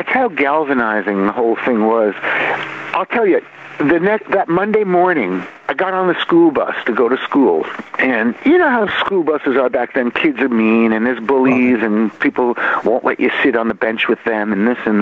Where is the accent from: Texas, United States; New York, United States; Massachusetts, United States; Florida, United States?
New York, United States; Brooklyn; born there; also born or lived in Forest Hills, Queens; I was born in Brooklyn. I only lived there till I was three. My mom was a Juilliard-trained singer, so I got the music from her. And so after three, we lived in Forest Hills, Queens for 3 years.